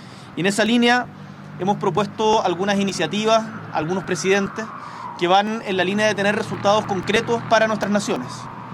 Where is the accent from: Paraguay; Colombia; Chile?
Chile; Nosotros como chilenos lo vivimos muy patentemente hace pocos meses